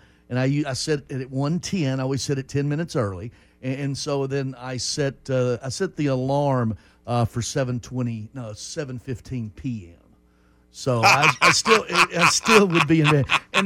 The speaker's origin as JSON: {"language": "English", "town": "Nashville", "region": "Tennessee", "country": "United States", "said": "Well, I said, well, I'm from Nashville."}